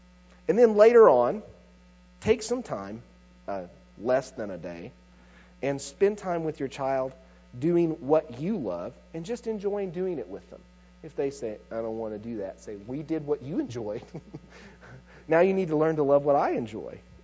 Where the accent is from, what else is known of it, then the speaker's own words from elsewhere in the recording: Midwest, United States; I hate bugs. I'm from the Midwest. Bugs are scary, okay?